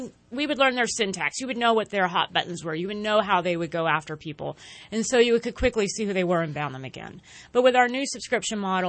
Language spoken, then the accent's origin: English; Modesto, California, United States; I grew up in Modesto, not too far from here in the Central Valley.